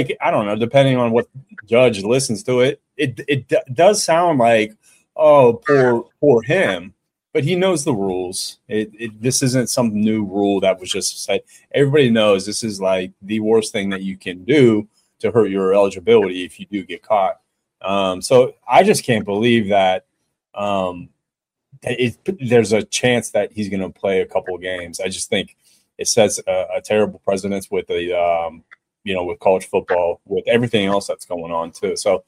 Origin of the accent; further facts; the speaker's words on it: Youngstown, Ohio, United States; And, I come from Youngstown, Ohio. I have a lot of degenerate friends.